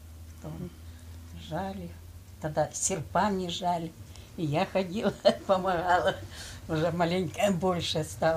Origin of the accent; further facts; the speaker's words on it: Kazakhstan; born there; Я родилась в селе в Казахстане. Угу. Село Малогоровка. В 1935 году.